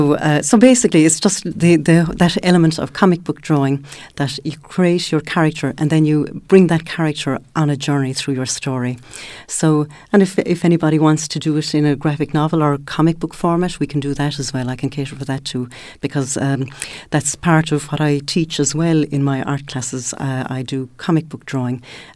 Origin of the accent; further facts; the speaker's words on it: Youghal, Munster, Ireland; I'm originally from Youghal, and I just love the beautiful buildings and everything here